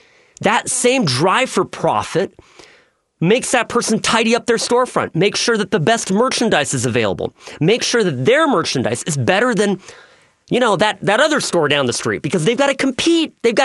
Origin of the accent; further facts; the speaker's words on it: California, United States; So I'm a kid from California.